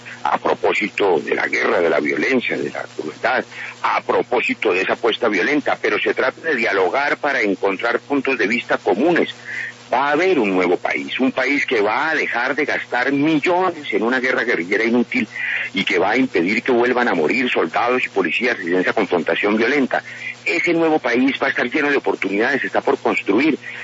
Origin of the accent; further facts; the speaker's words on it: Colombia; como muchos colombianos